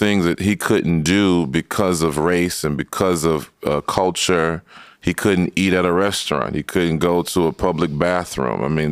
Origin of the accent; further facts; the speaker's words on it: the South, United States; I think for me, growing up in the South